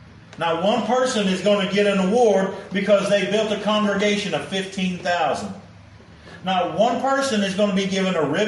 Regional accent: Joplin, Missouri, United States; Well, I'm from Joplin.

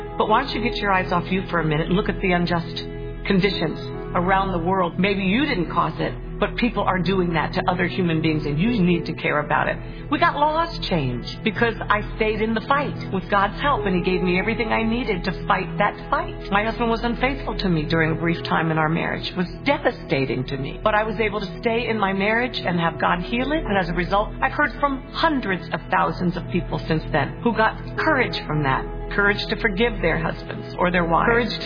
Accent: Maryland, United States; born or raised there; also born or lived in Paris, France

